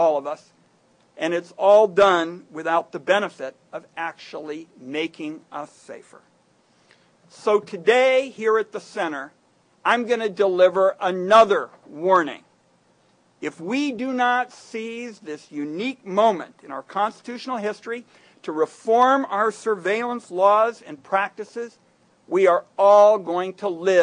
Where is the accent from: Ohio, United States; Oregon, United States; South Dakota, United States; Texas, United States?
Oregon, United States; when the people in my home state hear those words, secret law, several of them come up and say